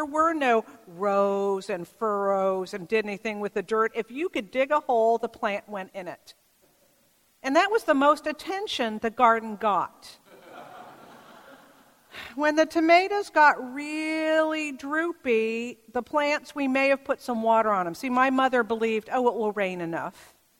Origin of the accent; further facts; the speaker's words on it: California, United States; You know, I grew up over in the East Bay, and our garden, really our yard, was one we would call nicely of native plants and volunteers.